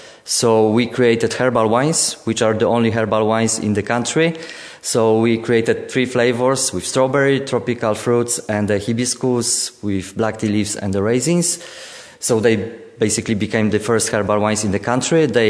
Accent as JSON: {"language": "English", "country": "Poland", "second_language": "English", "said": "I come from Poland, so in the places like in our place in Poland, we have so many distilleries in the old abandoned buildings."}